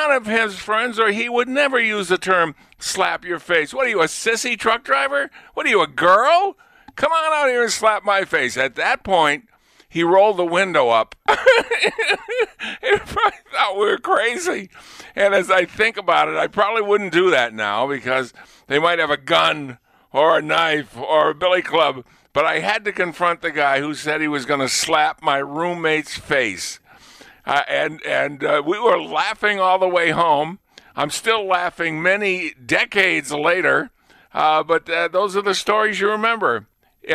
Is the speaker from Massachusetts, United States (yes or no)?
yes; Lunenburg, Massachusetts, United States; I was from Lunenburg, he was from Townsend, and so occasionally when we'd come home